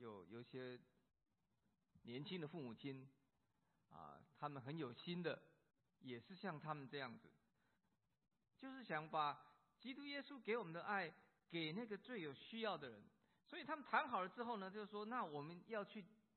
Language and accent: Chinese; China; 当我问这个问题的时候，对我们中国人来讲，有谁会想到去领养孤儿呢？